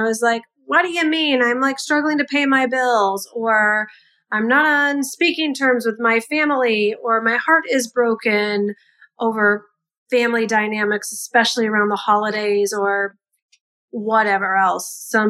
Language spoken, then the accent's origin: English; United States; being an American and the month of November